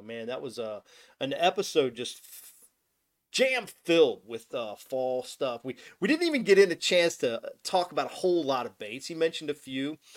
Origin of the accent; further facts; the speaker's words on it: Del Rio, Texas, United States; possibly down there at Lake Amistad, my hometown, in Del Rio, Texas.